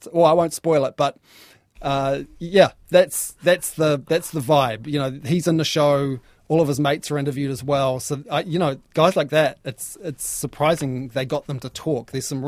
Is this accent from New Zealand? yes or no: yes; Whanganui, Manawatū-Whanganui, New Zealand; I'm from Whanganui